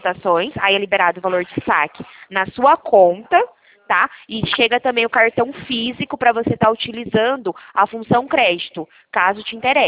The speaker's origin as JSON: {"language": "Portuguese", "town": "Marília", "region": "São Paulo", "country": "Brazil", "said": "Eu sou de Marília, São Paulo"}